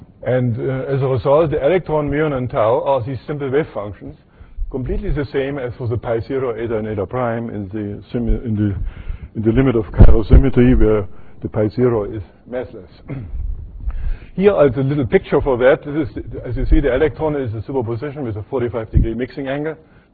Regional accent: Munich, Bavaria, Germany; Since I come from Munich, and I should make some advertisement for the German cars.

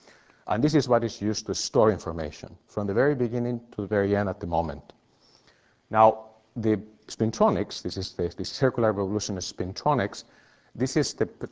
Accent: Mainz, Rhineland-Palatinate, Germany; Since I'm from Mainz

